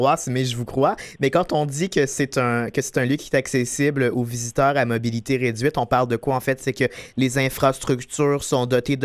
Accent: Quebec, Canada; je suis beauceron et que je suis originaire de la belle région de Chaudière-Appalaches.

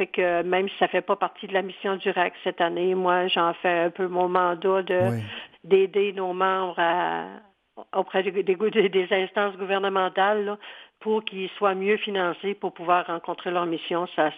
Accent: Quebec, Canada; accent: Gaspésie; now in Bas-Saint-Laurent, Canada; Oui, j'habite le Bas-Saint-Laurent. Je suis native de la Gaspésie, mais je demeure maintenant dans le Bas-Saint-Laurent.

